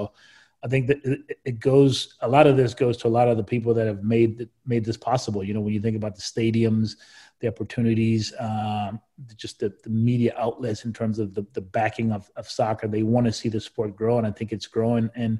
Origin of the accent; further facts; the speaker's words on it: Costa Rica; Like growing up in Costa Rica, every opportunity as a kid you get, you just go find any patch of grass or cement